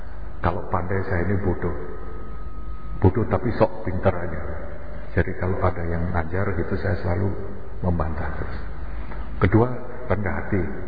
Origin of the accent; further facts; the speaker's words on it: Semarang, Central Java, Indonesia; saya dibesarkan di Semarang.